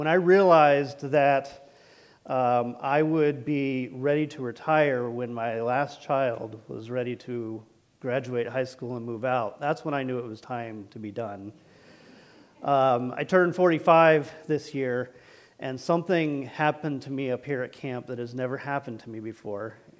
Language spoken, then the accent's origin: English; the South, United States; And I was raised primarily in the South, and I called everybody sir and ma'am